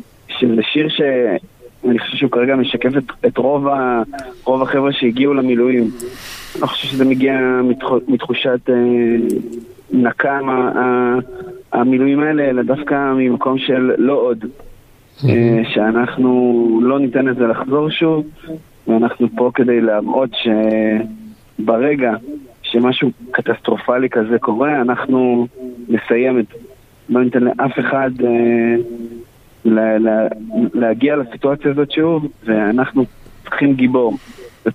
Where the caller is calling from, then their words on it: Rosh HaAyin, Central District, Israel; בוקר טוב, אני מראש העין, אני בדרך לעוטף שוב.